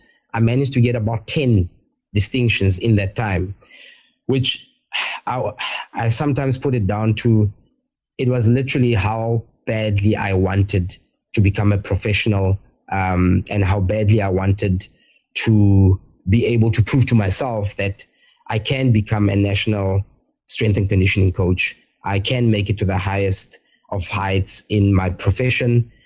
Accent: South Africa; this had been a dream since I was 9 years old, as most South African rugby players have the ambition and the desire to represent the country at some stage.

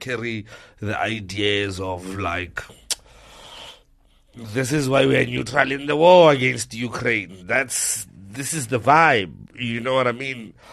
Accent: South Africa; In the continent, people are interested in hearing what do you think as a South African, right? So the way I do it is go, this is where I'm from, and these are the stories of where I'm from

